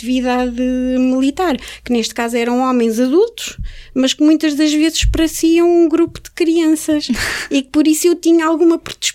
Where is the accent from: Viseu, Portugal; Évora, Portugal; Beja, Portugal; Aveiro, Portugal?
Aveiro, Portugal; a minha incidência sempre foi Coimbra, porque eu sou de Aveiro